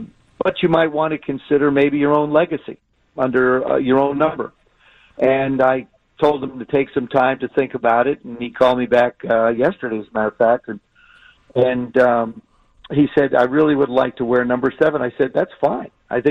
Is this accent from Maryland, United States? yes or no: no; South River, New Jersey, United States; and I grew up in South River, and it's right in Middlesex County